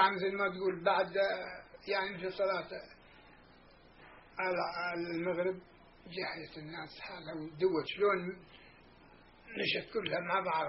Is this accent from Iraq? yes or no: no; Palestine; moved away; إحنا بشهر ها طلعنا من فلسطين